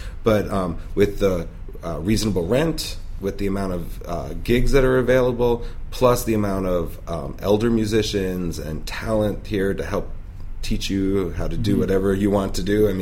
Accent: University City, Missouri, United States; also born or lived in Washington State; Yeah. I was born in University City and grew up there. And I was gone for a long time. And I came back.

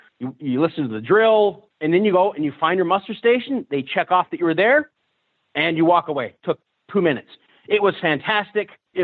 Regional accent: Las Vegas, Nevada, United States; Like, you know, I grew up in Vegas. Coming from Reno, I can see that stuff all the time.

